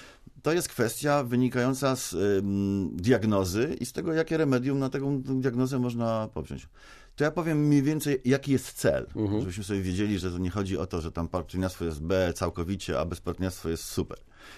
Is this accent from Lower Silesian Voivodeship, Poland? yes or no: yes; Wrocław, Lower Silesian Voivodeship, Poland; Ja jestem z Wrocławia, żyjemy nad Odrą.